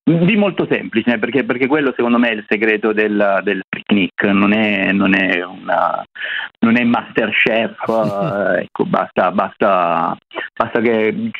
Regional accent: Sicily, Italy; Da siciliano, il picnic per me potrebbe essere, se dovessi preparare, quello della scaccia.

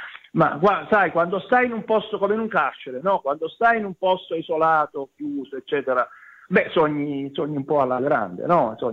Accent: Campomaggiore, Basilicata, Italy; pensavo che Campomaggiore, il mio paesino di 1000 abitanti in Basilicata, fosse un quartiere di una metropoli diffusa

